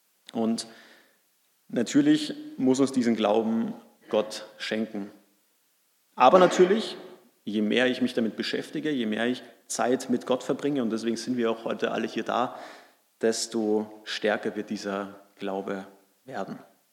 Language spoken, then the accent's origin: German; Salzburg, Austria; Ich bin ja in Salzburg aufgewachsen und Salzburg ist ja übersät mit Kirchen.